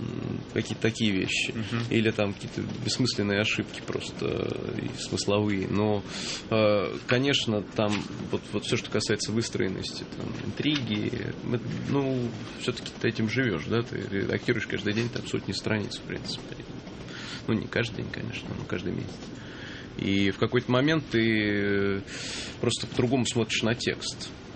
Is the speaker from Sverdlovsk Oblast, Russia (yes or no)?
no; Moscow, Russia; Да, я очень люблю Москву. Я ее, конечно, как любой нормальный москвич, иногда ненавижу, даже очень часто. Но все-таки, в общем, мне приятно здесь жить